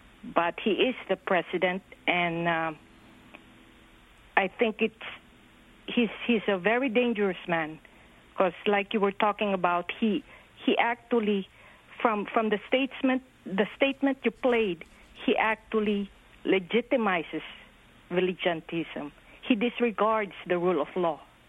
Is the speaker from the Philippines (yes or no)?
yes; Philippines; now in Hoboken, United States; I'm a Filipina. I moved here in 88. And I'm proud to be an American, but I still have relatives and friends in the Philippines.